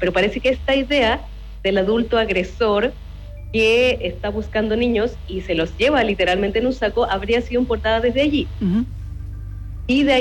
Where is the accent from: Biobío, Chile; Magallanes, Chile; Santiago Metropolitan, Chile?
Santiago Metropolitan, Chile; Santiago; now in Valparaíso, Chile; yo vivo en Valparaíso, no, ya. Bueno, es bastante común que pase en persona, pero no, como santiaguina que soy, transportada acá